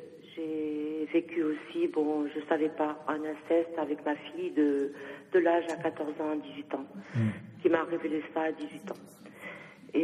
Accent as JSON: {"language": "French", "country": "Algeria", "tie": "born there", "moved": "yes", "said": "je suis née en Algérie, après il a fallu partir."}